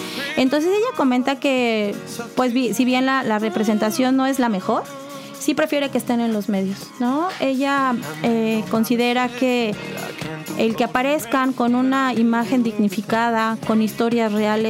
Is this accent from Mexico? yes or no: yes; Mexico; cómo en el cine se refleja esta idiosincrasia que traemos como mexicanos, ¿no?